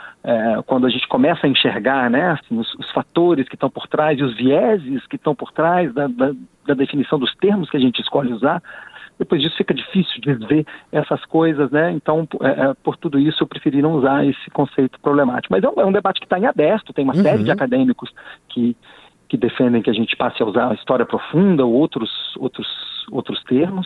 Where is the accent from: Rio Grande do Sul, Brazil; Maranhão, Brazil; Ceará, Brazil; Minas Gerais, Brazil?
Minas Gerais, Brazil; Lagoa Santa; born there; Eu nasci em Belo Horizonte, lá na terrinha, na grande Belo Horizonte, Lagoa Santa, que é um dos grandes, das localidades mais importantes para a arqueologia americana e mundial